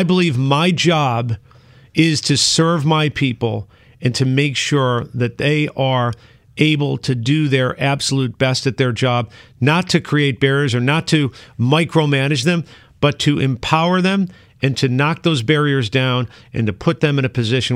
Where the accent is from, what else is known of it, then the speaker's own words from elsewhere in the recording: Buffalo, New York, United States; born there; So I was born in Buffalo, New York.